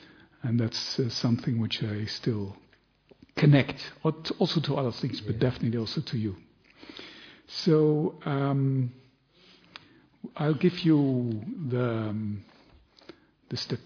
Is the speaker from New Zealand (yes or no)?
no; Netherlands; English is a second language; I'm from the Netherlands, from Holland.